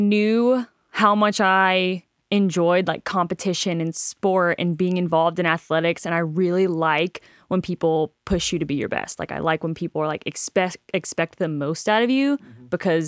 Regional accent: Hickory, North Carolina, United States; I grew up in Hickory, North Carolina, so I played soccer my whole life. Went to a small university there called Wingate University

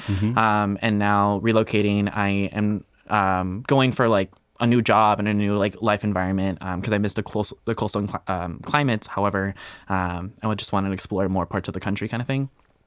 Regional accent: Miami, Florida, United States; I grew up in South Florida, born and raised in Miami, Fort Lauderdale area.

